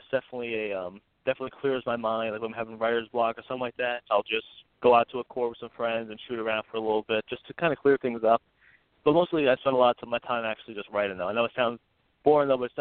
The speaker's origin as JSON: {"language": "English", "town": "Middletown", "region": "New Jersey", "country": "United States", "tie": "born or raised there", "said": "Oh, yes, yes. I've been here since I've been 5 years old and have no reason to leave."}